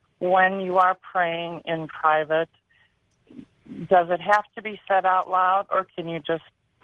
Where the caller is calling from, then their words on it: Ohio, United States; I'm calling from Ohio.